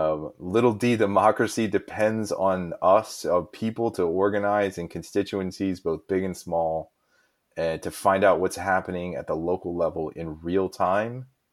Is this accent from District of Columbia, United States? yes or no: yes; Washington, District of Columbia, United States; So I'm from Washington, D.C., so I include Washington, D.C.